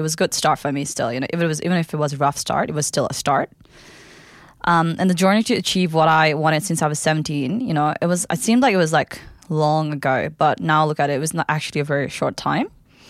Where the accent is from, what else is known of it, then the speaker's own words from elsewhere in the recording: Kathmandu, Bagmati, Nepal; English is a second language; I'm from Kathmandu, the capital city of Nepal, but my dad was born and grew up in Lamjung, which is like a village area, I would say. And my dad actually grew up there, but I grew up in city most of the times.